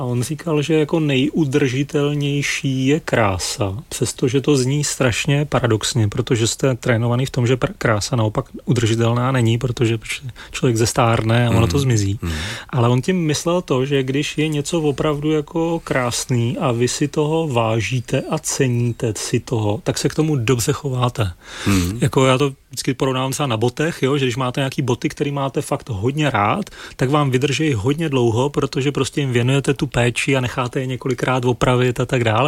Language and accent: Czech; Zlín, Zlín Region, Czechia; já jsem ze Zlína a vy jste z Chebu a to jsou obě dneska takový jako středně velký města, které se nacházejí v periferní oblasti republiky.